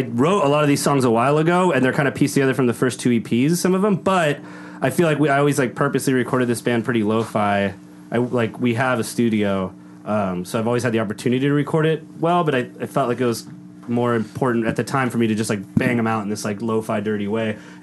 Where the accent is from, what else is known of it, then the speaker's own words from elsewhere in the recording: Downey, California, United States; like my family and people I grew up with in Downey, would be bizarre.